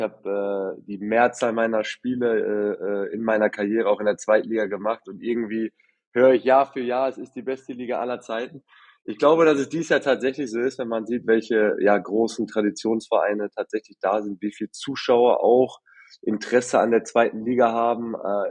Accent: Essen, North Rhine-Westphalia, Germany; Ich bin ein Kind des Ruhrgebiets und hier im Ruhrpott. Ich bin in Essen groß geworden

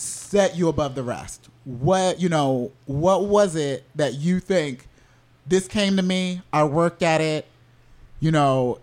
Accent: Orlando, Florida, United States; you know, I grew up in Orlando.

